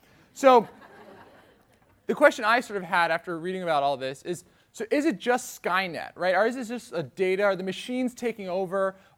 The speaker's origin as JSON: {"language": "English", "town": "Washington", "region": "District of Columbia", "country": "United States", "said": "So I'm from Washington, D.C., and so House of Cards is a big thing in my life."}